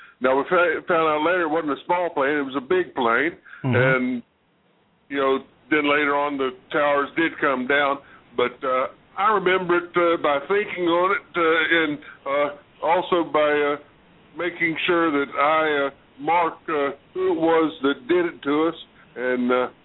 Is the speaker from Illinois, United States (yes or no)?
no; North Carolina, United States; I'm from North Carolina.